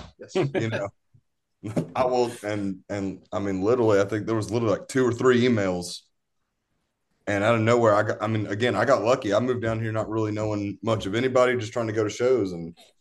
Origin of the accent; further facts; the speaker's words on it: Tennessee, United States; now in Atlanta, United States; Yeah, so I was moving down from Tennessee. Moved down to Atlanta.